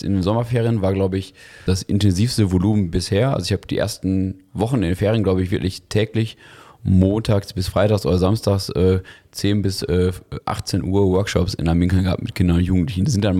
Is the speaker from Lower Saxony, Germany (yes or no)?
no; Dinslaken, North Rhine-Westphalia, Germany; Ich bin gebürtiger Dienstlakener, ja.